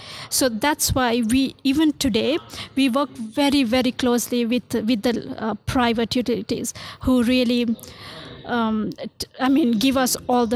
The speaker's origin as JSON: {"language": "English", "country": "Sri Lanka", "said": "And I come from Sri Lanka and we didn't have this in Sri Lanka."}